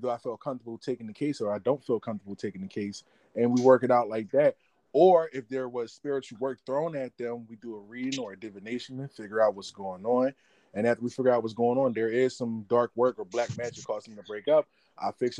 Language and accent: English; Philadelphia, Pennsylvania, United States; About me, I'm from Philadelphia, born and raised. I was born in North Philadelphia, and then I was raised in West Philadelphia. Right now, I currently reside in Center City, Philadelphia, so everything's looking pretty good.